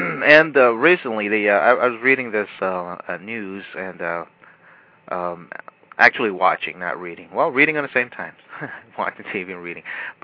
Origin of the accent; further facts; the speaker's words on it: Philippines; Whether you be like Asians, like myself, I'm a Filipino.